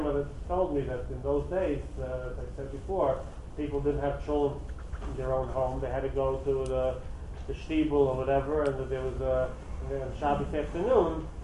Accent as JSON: {"language": "English", "town": "Brighton Beach", "region": "New York", "country": "United States", "tie": "born or raised there", "said": "I grew up in Brighton Beach."}